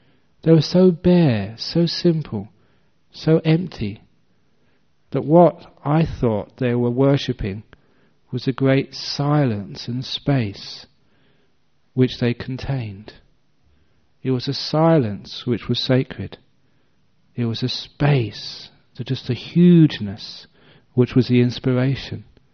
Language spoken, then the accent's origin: English; England, United Kingdom; as again a young man growing up in England, even though I was a Buddhist at a very early age